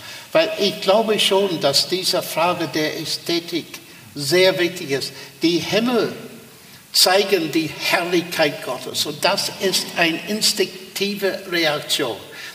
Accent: Armagh, Northern Ireland, United Kingdom; German is a second language; moved away; in meiner Heimatstadt Armagh gab es nicht vieles, aber es gab eine Sternwarte.

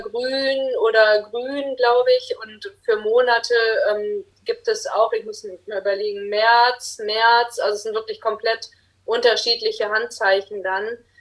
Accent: Düsseldorf, North Rhine-Westphalia, Germany; ich bin ja in Düsseldorf groß geworden und hatte da dann auch, weil ich da angefangen habe, Gebärdensprache zu lernen, auch einige so Düsseldorfer Gebärden da noch drauf

